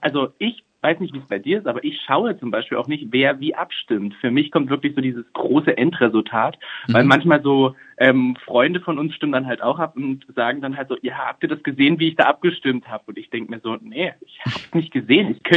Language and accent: German; Saxony, Germany; ich bin damals von meinem Heimatort in der schönen Oberlausitz, also das ist der tiefste Osten Sachsens, bin ich damals mit meiner Ausbildung nach Leipzig gezogen.